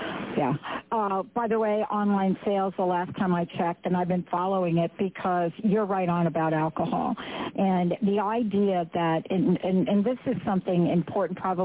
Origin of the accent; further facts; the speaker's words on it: New York City, New York, United States; Hey, I'm a girl from the Bronx.